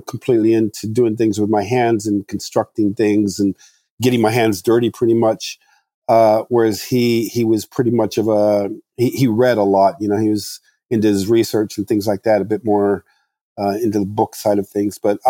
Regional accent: Morocco; I grew up in Morocco, so it was probably a horse or a donkey or something

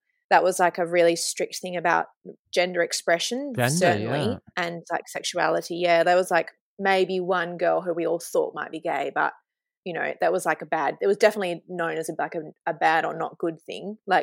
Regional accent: Kalgoorlie, Western Australia, Australia; I was born in Kalgoorlie Hospital and grew up here and like people knew my family.

